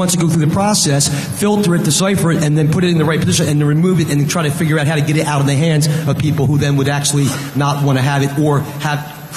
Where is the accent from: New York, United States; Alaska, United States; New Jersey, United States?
New Jersey, United States; So I'm from New Jersey.